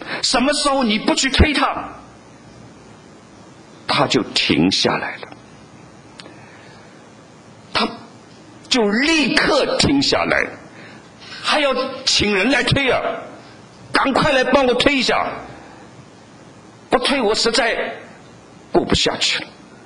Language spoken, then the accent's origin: Chinese; China; 我们在中国长大，我们讲国语，我们讲普通话，是很自然的